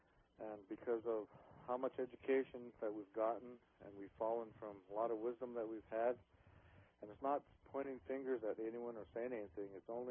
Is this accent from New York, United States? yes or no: no; Wyoming, United States; Well, as everyone knows, I'm from Wyoming.